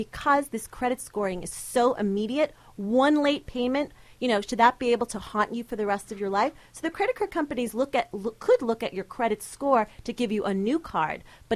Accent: Queens, New York, United States; I'm from Queens, so watch it.

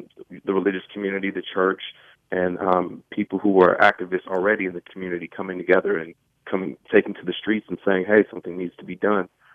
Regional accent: Oakland, California, United States; And just days before that, in my hometown, Oakland, California, Oscar Grant was killed by a BART officer on New Year's morning.

